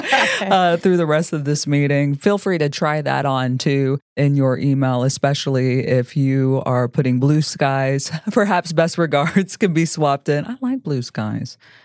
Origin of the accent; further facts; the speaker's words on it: Texas, United States; Yeah. I'm from Texas, but I know.